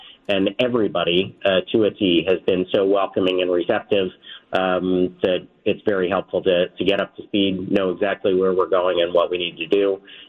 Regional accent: Pennsylvania, United States; I congratulated him on his win and reminded him that I was from Pennsylvania.

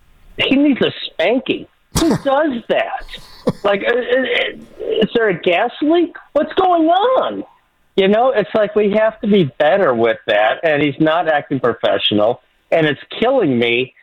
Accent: Walnut Creek, California, United States; now in Scottsdale, United States; Okay, so I'm in Scottsdale. I'm from Walnut Creek.

